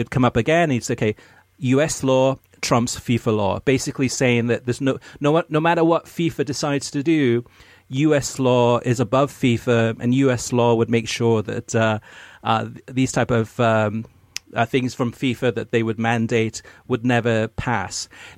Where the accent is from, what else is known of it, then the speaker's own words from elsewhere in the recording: Rochester, New York, United States; As an American, I grew up with sports and parental encouragement. At the time, my high school in Rochester, New York, did not have American football